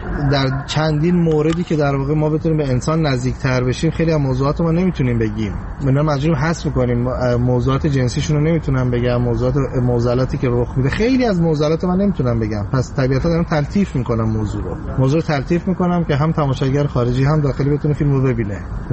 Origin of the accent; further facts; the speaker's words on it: southern Iran, Iran; من خودم چون جنوبی هستم به اون منطقه خیلی علاقه بیشتری دارم، منطقه رو بهتر میفهمم